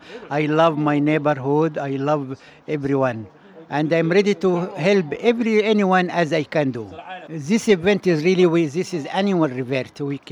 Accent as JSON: {"language": "English", "country": "Egypt", "second_language": "English", "moved": "yes", "lives_now": "Halifax, Canada", "said": "I came from Egypt for 25 years."}